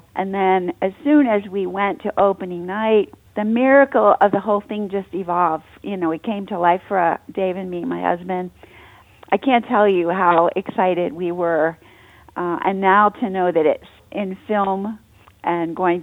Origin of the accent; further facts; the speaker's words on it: Pennsylvania, United States; And I loved growing up in Lancaster County. I loved the conservative aspect of it at the time. All the farmland.